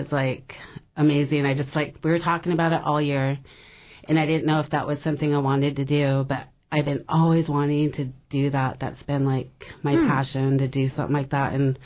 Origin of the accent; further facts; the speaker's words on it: Hoonah, Alaska, United States; now in Juneau, United States; We're from Hoonah.